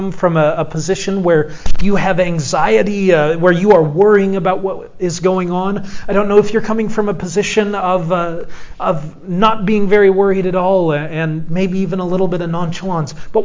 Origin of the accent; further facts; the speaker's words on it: Edmond, Oklahoma, United States; It was a red book, red hymnal. That's what I grew up with in Edmond.